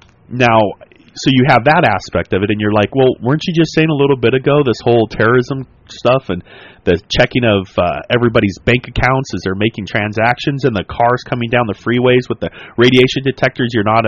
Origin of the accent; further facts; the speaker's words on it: United States; I'm an American, and I think America's interests need to come first.